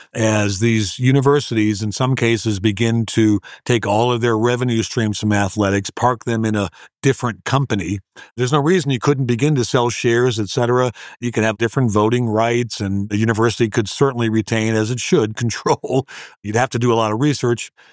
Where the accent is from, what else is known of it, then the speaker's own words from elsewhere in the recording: Cleveland, Ohio, United States; I grew up in Cleveland.